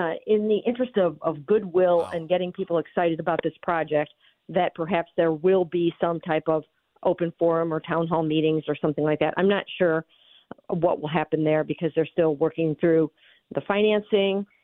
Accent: Cleveland, Ohio, United States; I'm from Cleveland, born and raised in this area. And I love my hometown

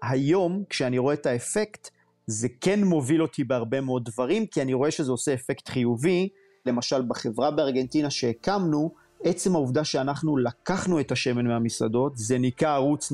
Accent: Lehavim, Southern District, Israel; בן 41, גדלתי בלהבים שבדרום.

